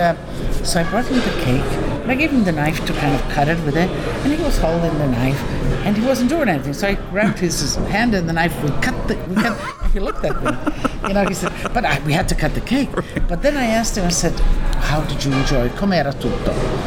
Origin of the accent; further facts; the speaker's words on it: Friuli-Venezia Giulia, Italy; English is a second language; I come from Italy, northeast, mm-hmm. which is Friuli Venezia Giulia, under Austria, close to now is Slovenia.